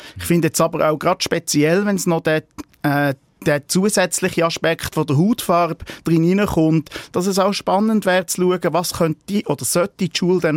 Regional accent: Switzerland; born there; Selbst als Person, die in der Schweiz geboren ist.

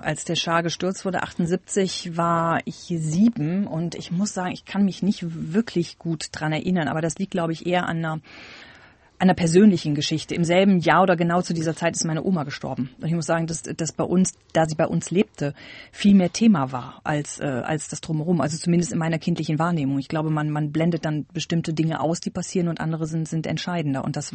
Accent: North Rhine-Westphalia, Germany; Ich bin in der Nähe von Köln aufgewachsen, 35 Kilometer von Köln entfernt. Und ich glaube, wir waren dort tatsächlich die einzigen Ausländer. Das ist so ein bisschen Einzugsgebiet Köln-Bonn. Ein Dorf, das sehr gute Infrastruktur hat, aber sehr wenig Einwohner.

